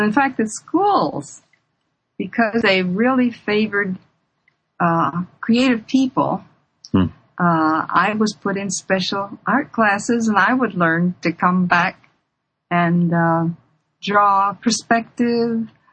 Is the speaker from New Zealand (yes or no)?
no; Canada; born there; also born or lived in Ann Arbor, United States; in a little all-Black village called North Buxton. And Depression years, we moved, and that's how I was born in Canada, but back and forth to Ann Arbor.